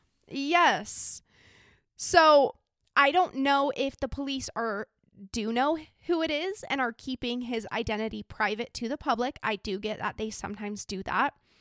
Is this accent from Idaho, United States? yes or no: yes; Idaho, United States; I'm not from Baton Rouge. I'm from a small little country town in Idaho